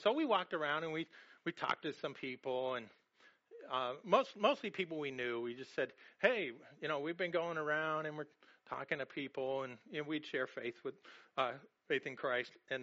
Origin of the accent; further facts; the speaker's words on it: Los Angeles, California, United States; I'm like, I came from Los Angeles. They have drive-by shootings.